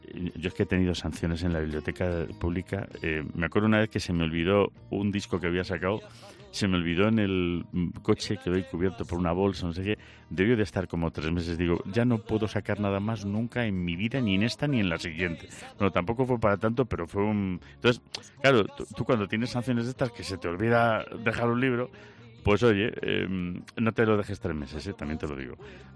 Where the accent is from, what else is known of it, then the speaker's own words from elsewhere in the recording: Spain; como los españoles somos así